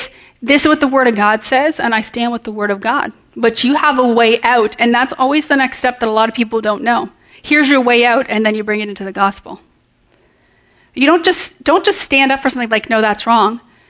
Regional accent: Canada; go home, Canadians, even though I'm a Canadian.

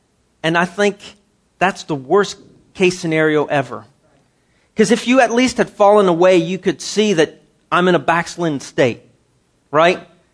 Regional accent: Canada; you know, being a Canadian, having just come down from there not too long ago

